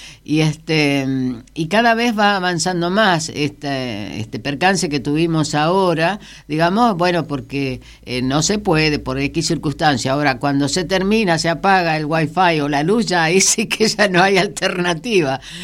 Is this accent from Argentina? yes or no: yes; Chaco, Argentina; que conoces el Chaco, de donde yo soy oriunda